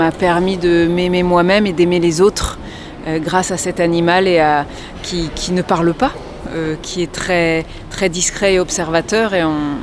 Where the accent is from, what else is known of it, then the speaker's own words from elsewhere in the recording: Brittany, France; je suis originaire de Bretagne.